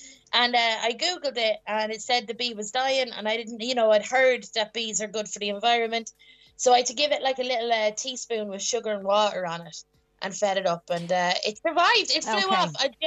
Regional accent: Midlands, United Kingdom; because I grew up in the Midlands.

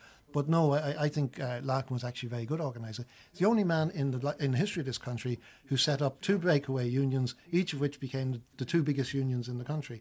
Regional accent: United Kingdom; And like I grew up in Britain mainly.

